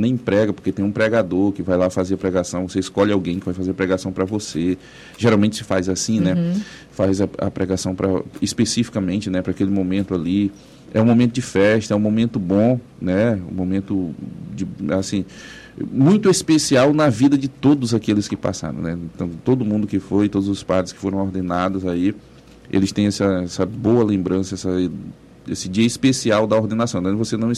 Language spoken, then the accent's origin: Portuguese; Guajará, Brazil; born there; Eu nasci em Guajará